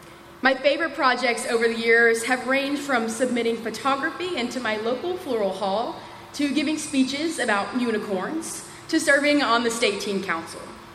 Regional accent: Kentucky, United States; I'm from Barron County, Kentucky, and like many of us here today, have been changed for the better by the astounding feats of the Kentucky 4-H program.

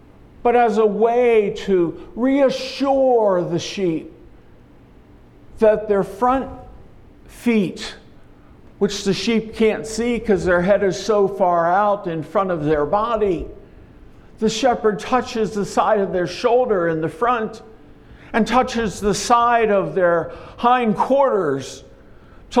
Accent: Maryland, United States; I grew up in Maryland, over on the eastern shore of Maryland, on the other side of the Chesapeake Bay.

